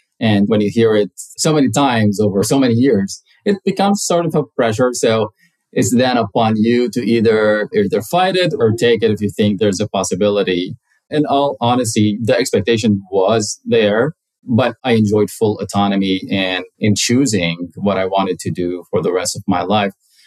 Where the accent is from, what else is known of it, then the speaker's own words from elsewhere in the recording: Lebanon; before coming back to Lebanon, my home country.